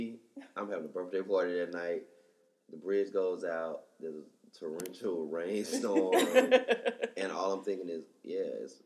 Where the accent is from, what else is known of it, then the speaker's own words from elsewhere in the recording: Atlanta, Georgia, United States; that's only because I'm from Atlanta and I'm used to getting my information and, you know, at certain places, in certain situations, from people I trust and believe.